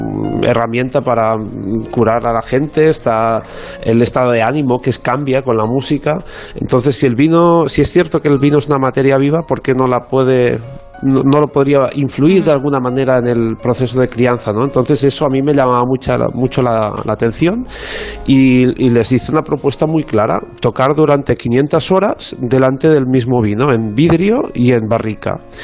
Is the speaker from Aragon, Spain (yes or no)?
no; Falset, Catalonia, Spain; se lo conté a una persona de la cooperativa de mi pueblo, de Falset